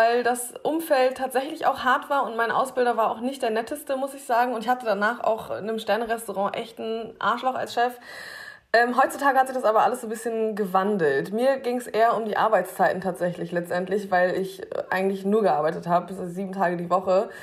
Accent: Zeven, Lower Saxony, Germany; ich irgendwann in der Schule ein Praktikum gemacht und dann war ich in so einem kleinen Landhotel bei uns in Zeven und habe dann da mich zu Hause gefühlt

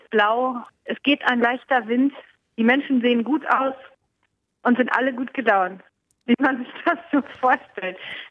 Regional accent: Germany; now in San Francisco, United States; Ich komme aus Deutschland

